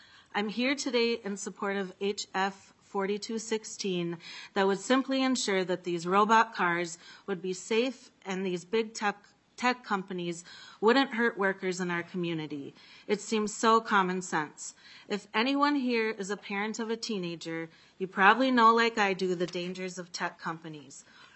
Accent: Minnesota, United States; I live in St. Paul with my kids. I'm here today as a Minnesotan who lives with epilepsy

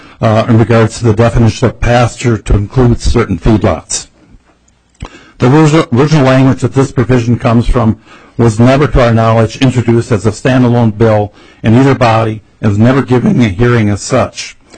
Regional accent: Wabasso, Minnesota, United States; I'm from Wabasso, Minnesota. I'm a livestock farmer with both cattle and hogs

